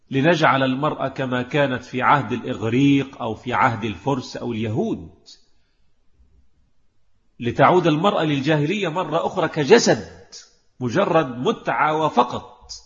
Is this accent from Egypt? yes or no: yes; Egypt; لما تولى الإمارة عندنا في مصر